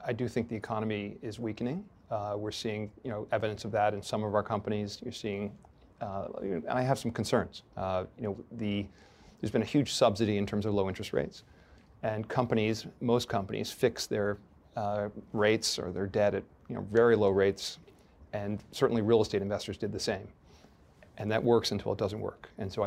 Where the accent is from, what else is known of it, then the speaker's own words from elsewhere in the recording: Chappaqua, New York, United States; I grew up in Chappaqua, New York.